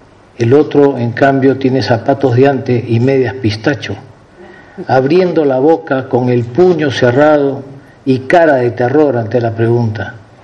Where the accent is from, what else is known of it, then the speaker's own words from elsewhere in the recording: Peru; Soy un diplomático peruano, un euro-latinoamericano